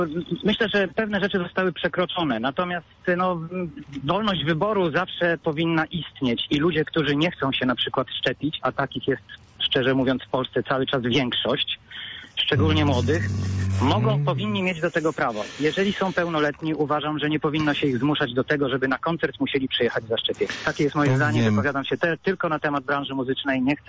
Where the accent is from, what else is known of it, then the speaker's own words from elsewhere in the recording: Wrocław, Lower Silesian Voivodeship, Poland; a jestem z Wrocławia.